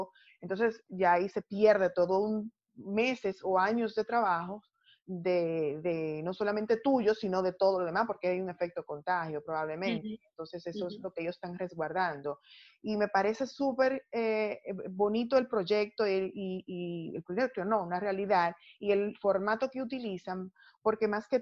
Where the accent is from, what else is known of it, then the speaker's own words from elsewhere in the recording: Dominican Republic; como mujer y como dominicana también